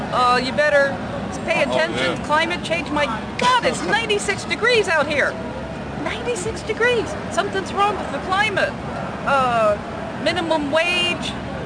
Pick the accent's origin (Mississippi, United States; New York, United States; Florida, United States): New York, United States; No, I'm from